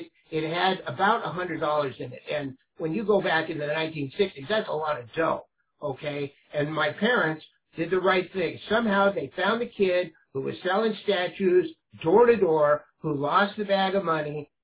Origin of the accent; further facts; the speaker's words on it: San Leandro, California, United States; Now, I grew up in San Leandro. I've spent most of my life here.